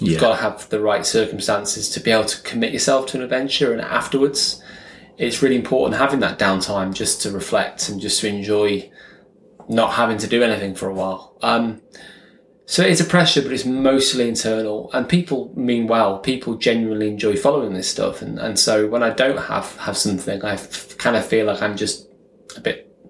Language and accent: English; Chester, North West England, United Kingdom; I was brought up in Chester. I wasn't born in the lakes. I've been here for about 4 years now.